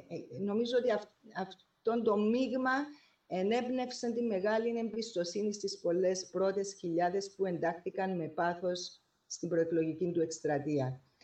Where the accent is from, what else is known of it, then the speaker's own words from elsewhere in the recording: Cyprus; moved away as an adult; now in New York, United States; Εγώ κατάγομαι από την Κύπρο και ήρθα στη Νέα Υόρκη το 1981.